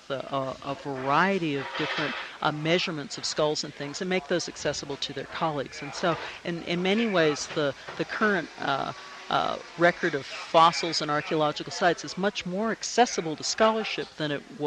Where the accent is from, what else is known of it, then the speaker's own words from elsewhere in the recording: Bloomington, Indiana, United States; I'm from Bloomington, Indiana, and the ice sheets at the height of the last ice age stretched to within 10 miles of where I live today.